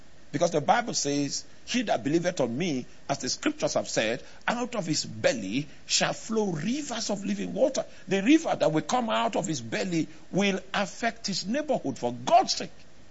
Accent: Nigeria; Not because I'm a Nigerian.

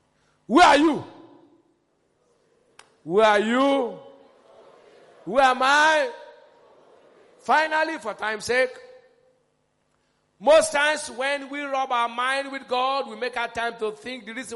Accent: Port Harcourt, Rivers, Nigeria; You know, I grew up in Port Harcourt.

